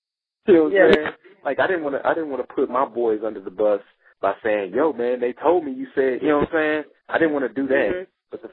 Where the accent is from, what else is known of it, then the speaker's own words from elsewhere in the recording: St. Louis, Missouri, United States; he's from St. Louis, I'm from St. Louis, he's supporting